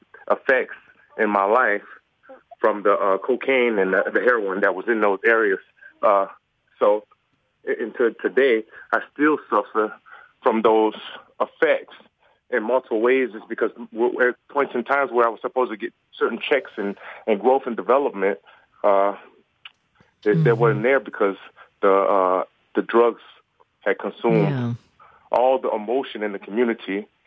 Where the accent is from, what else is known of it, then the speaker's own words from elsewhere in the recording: Chicago, Illinois, United States; born there; And just based on my zip code where I was born in Cabrini Greens